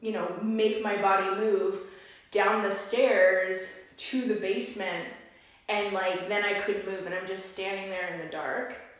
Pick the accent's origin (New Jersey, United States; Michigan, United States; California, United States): New Jersey, United States; Dover; So my first one is that for those who don't know, I grew up in Dover, New Jersey, like an hour outside of New York City. And I grew up in a haunted house.